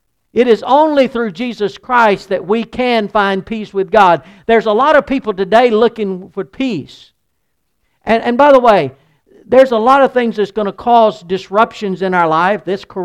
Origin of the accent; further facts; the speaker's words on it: the South, United States; But, you know, we're from the South.